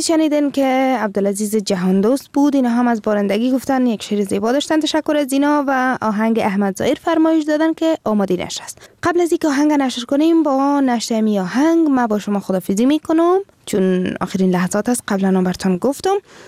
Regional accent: Afghanistan; آها امی که از افغانستان هستیم، ای برای ما مهم است، نه که باز از کدام ولایتش هستیم. خب از تمام ولایتش هستیم.

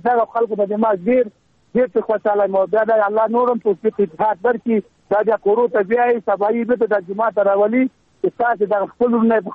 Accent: Afghanistan; مونږ افغانان یو، مونږ مسلمانان یو.

